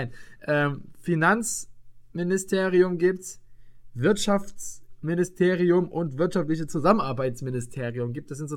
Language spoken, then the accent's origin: German; Saxony, Germany; Und das sage ich dir als Sachse genauso.